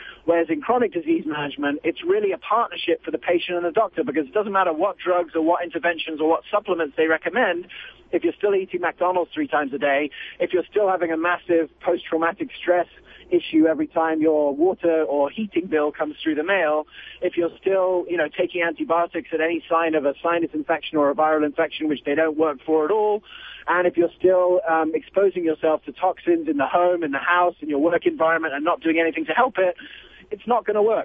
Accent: England, United Kingdom; now in United States; I'm not in England, I was born in America, but I grew up in England, my parents are South African

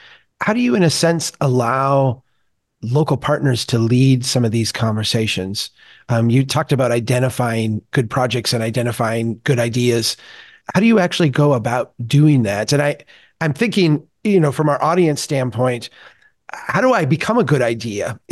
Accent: Minnesota, United States; I mentioned Duluth as one city here in my home state of Minnesota

